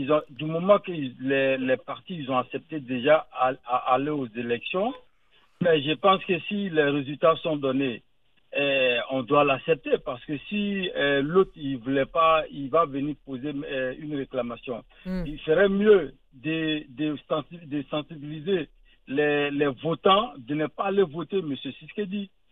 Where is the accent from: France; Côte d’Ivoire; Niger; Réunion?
Côte d’Ivoire; moi je suis ivoirien.